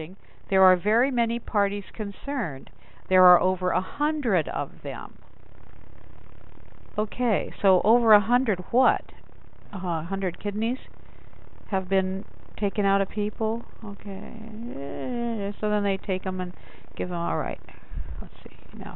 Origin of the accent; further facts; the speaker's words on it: Glendale, California, United States; since I come from Glendale, and there's just a huge furor over the Armenian Holocaust